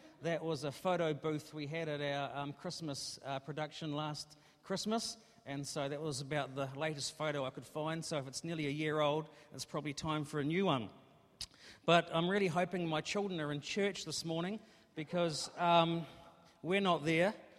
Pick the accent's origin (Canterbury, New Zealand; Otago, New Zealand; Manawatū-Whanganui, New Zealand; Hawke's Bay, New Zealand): Hawke's Bay, New Zealand; now in Auckland, New Zealand; I was born and bred in Hawke's Bay and lived half my life there, so whilst I'm a proud Aucklander now, I do have a heartbeat that beats for the provinces